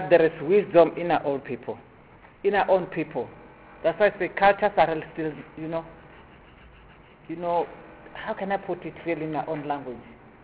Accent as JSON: {"language": "English", "country": "South Africa", "said": "If we say that we are South African, like King Koshi Kutama even indicated Ghanaians, not long they've beaten us."}